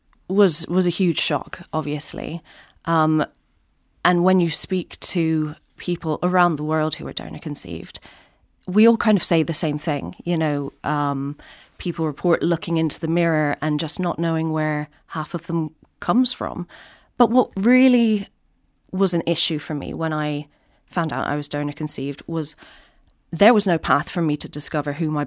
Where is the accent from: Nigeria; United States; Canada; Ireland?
Ireland; born or raised there